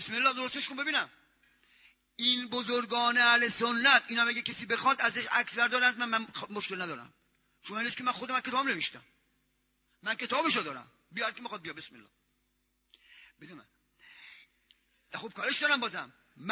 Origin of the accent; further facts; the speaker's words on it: Isfahan, Iran; گفتم لشک چه دروغ بگم، بچه اصفهانم من